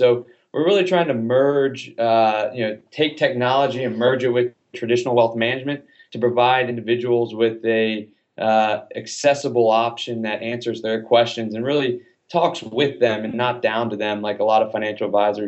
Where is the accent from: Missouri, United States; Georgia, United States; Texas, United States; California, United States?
Georgia, United States; Atlanta; So I grew up in Atlanta.